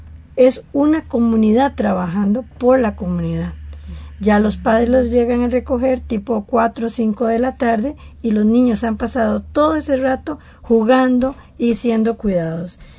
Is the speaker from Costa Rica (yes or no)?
yes; Costa Rica; como costarricense me cuesta imaginarme la palabra guerra